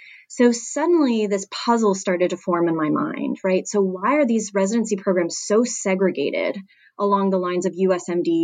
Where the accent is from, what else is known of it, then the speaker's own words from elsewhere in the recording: Canada; I'm originally from Canada.